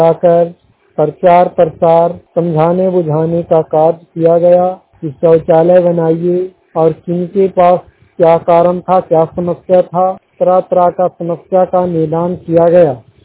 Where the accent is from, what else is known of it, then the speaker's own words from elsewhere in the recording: Bihar, India; घर कैर, थाना चंडी, जिला नालंदा, पंचायत कचियामा के रहने वाला हूँ।